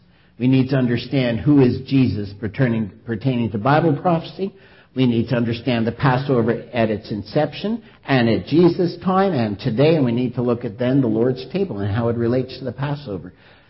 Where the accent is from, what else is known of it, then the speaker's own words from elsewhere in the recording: Montreal, Quebec, Canada; born there; Je parle français comme toute la gang, oui. Je suis né à Montréal.